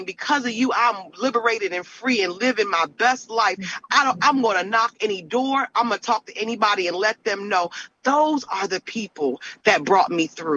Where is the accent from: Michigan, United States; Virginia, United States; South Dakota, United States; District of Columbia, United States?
District of Columbia, United States; Washington; I actually went to my hometown. I'm a DC native. I was born in Washington, DC.